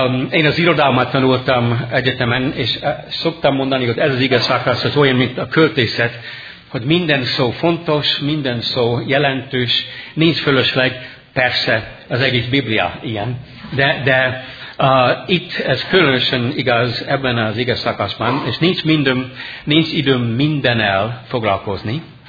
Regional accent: United States; Hungarian is a second language; moved away as an adult; now in Hungary; amerikai vagyok, és 31 éve itt szolgálok és élek, mint misszionárius Magyarországon. Ami azt jelenti, hogy 31 éve küszködök a ti nyelvetekkel.

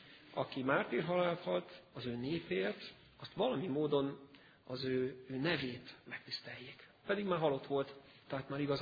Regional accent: Budapest, Hungary; Azon én személyesen ott tudtam lenni, mint budapesti

